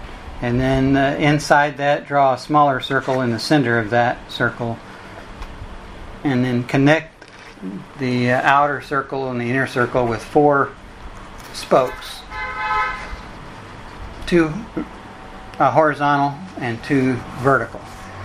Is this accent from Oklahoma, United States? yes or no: yes; Oklahoma City, Oklahoma, United States; I'm from Oklahoma City. I'm a lay elder there.